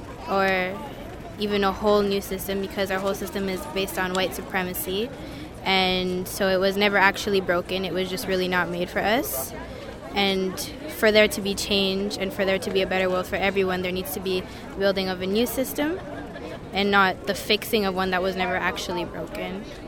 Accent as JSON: {"language": "English", "town": "Montreal", "region": "Quebec", "country": "Canada", "said": "I'm from Montreal. My parents are Jamaican and Ethiopian."}